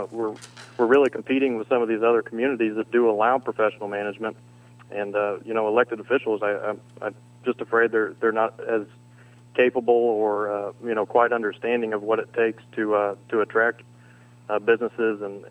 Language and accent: English; Indiana, United States; we were born and raised in Indiana and decided after about 9 or 10 months that it was time to get back to Indiana.